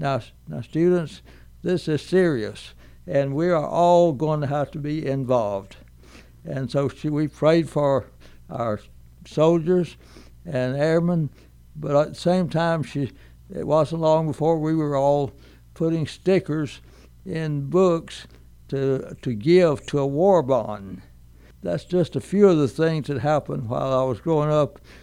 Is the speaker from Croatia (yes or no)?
no; Troy, United States; And so I did not like that part of growing up in Troy. But overall, it was a delight.